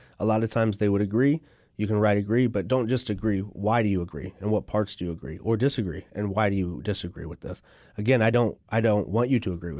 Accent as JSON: {"language": "English", "town": "Oroville", "region": "California", "country": "United States", "tie": "born or raised there", "said": "Yes, I'm from Oroville."}